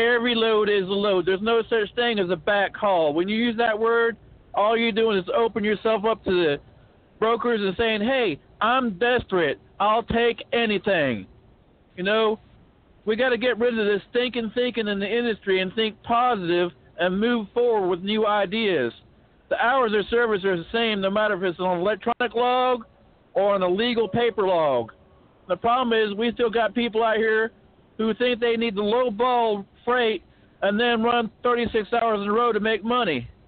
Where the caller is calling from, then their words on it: Bryant, Arkansas, United States; I'm calling from Bryant, Arkansas.